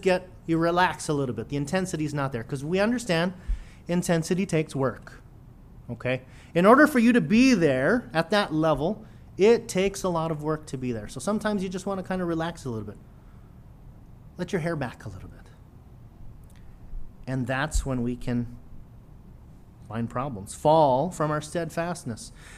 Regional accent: Philippines; They're Filipino, I'm Filipino. We're always late.

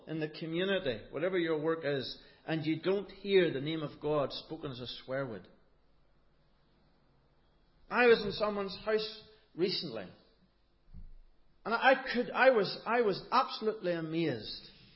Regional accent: Northern Ireland, United Kingdom; as a Northern Irish man

